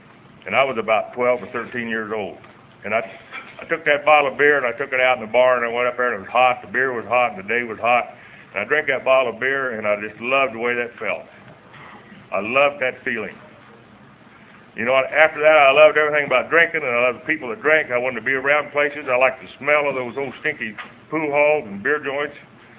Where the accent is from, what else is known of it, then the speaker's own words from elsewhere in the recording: Kansas, United States; now in California, United States; I was born in Kansas. You can tell I might have a little accent. I don't know, but anyway, I come from Kansas. The reason I'm in California is about 15 years ago